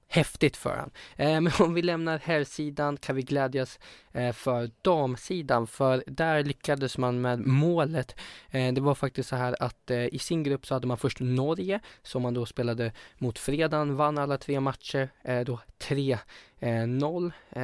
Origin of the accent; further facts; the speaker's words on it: Västerås, Västmanland County, Sweden; För 2 veckor sedan här i Västerås, i min hemstad